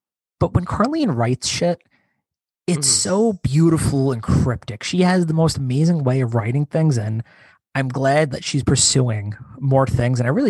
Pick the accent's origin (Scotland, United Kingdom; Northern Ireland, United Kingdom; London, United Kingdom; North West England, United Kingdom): Scotland, United Kingdom; And I'm allowed to say that because I'm Scottish.